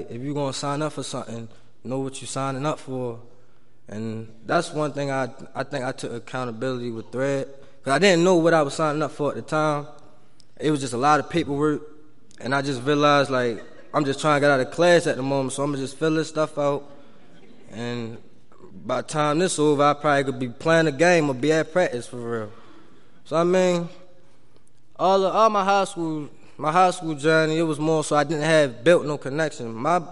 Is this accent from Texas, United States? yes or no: no; Baltimore, Maryland, United States; starts in Baltimore because I am from Baltimore, born and raised.